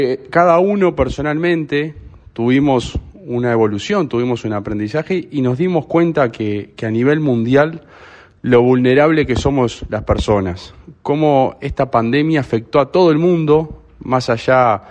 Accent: Uruguay; Nos tenemos que enorgullecer de lo que hemos conseguido en este año como uruguayos trabajando todos juntos.

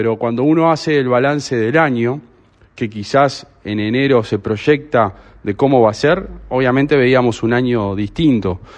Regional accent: Uruguay; Nos tenemos que enorgullecer de lo que hemos conseguido en este año como uruguayos trabajando todos juntos.

